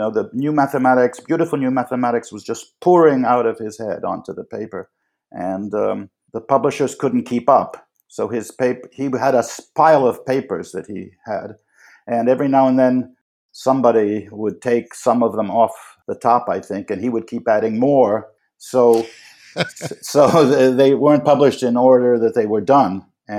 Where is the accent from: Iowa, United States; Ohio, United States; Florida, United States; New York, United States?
New York, United States; Manhattan; It was a nice time to be a kid growing up in Manhattan.